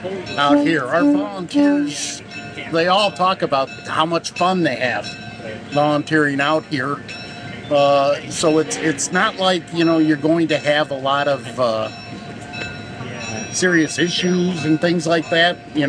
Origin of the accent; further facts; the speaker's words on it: Chicago, Illinois, United States; In fact, I grew up in Chicago, so I hate trains.